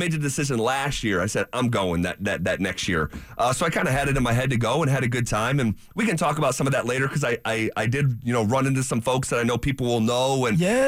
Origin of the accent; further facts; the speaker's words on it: New York, United States; Despite growing up in New York, never went there.